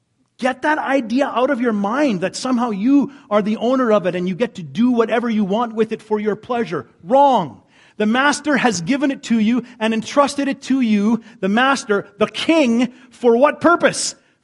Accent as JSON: {"language": "English", "country": "United States", "said": "I know we're very American and we work very hard for all the things that we have"}